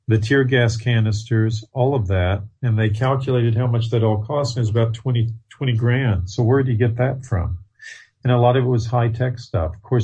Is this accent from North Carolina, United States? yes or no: no; Texas, United States; because my background was growing up in Texas, especially South Texas. Now I can talk like a Texan if I have